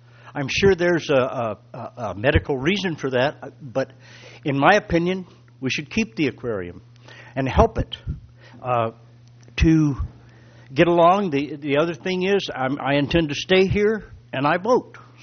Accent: Grover Beach, California, United States; now in Morro Bay, United States; Prior to that, I was raised in Grover Beach. At that time, it was Grover City.

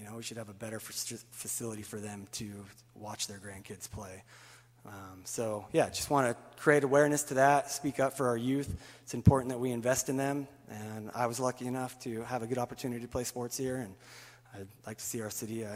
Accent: Atascadero, California, United States; I was born and raised in Atascadero, spent 18 years here. My parents have been here for 50 years, longtime residents. Fortunate enough to just move back last year

